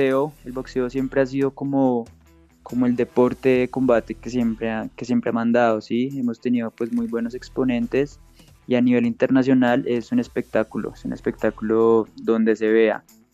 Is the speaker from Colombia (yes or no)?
yes; Colombia; aquí en Colombia es un deporte muy nuevo, pero poco a poco pues estamos saliendo para demostrar como el colombiano de qué está hecho